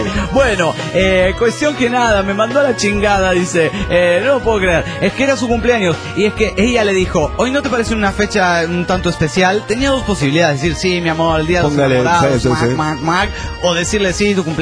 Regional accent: León, Guanajuato, Mexico; born or raised there

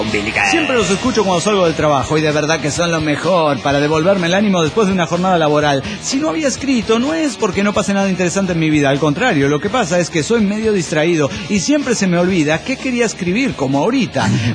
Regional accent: Güemes, Argentina; de Güemes, Argentina.

